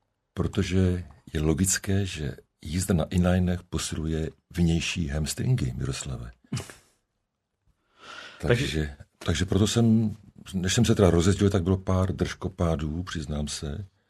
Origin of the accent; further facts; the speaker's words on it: Chabařovice, Ústí nad Labem Region, Czechia; Já jsem hrdý Vidíječan, vesničan, ve zvízky mezi Ústím nad Labem a Teplicemi a to městečko, vesnička, se jmenuje Chabařovice.